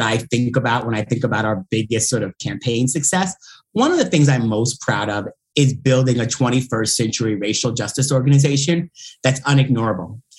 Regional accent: New York, United States; I grew up on Eastern Long Island and he worked to build homes.

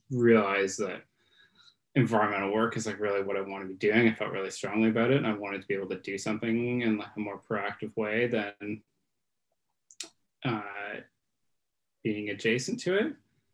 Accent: Toronto, Ontario, Canada; be a teen in art school in Toronto. It was great. And I love growing up in Ontario

